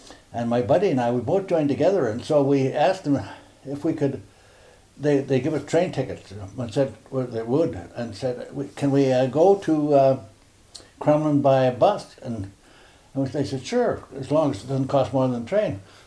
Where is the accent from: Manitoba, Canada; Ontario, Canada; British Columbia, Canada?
British Columbia, Canada; Burnaby; also born or lived in White Rock / New Westminster; Between New Westminster and Vancouver, uh-huh. A place called Burnaby.